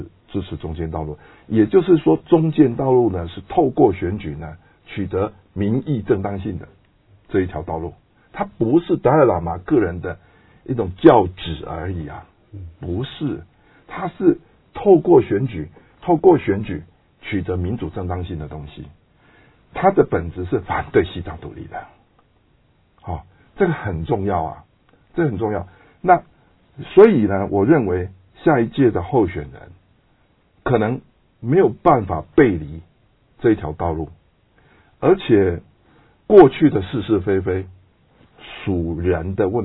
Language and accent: Chinese; Taiwan; 我们来自台湾，然后每天这样子看那个政党上面这样对立啊，撕裂台湾社会，很难过。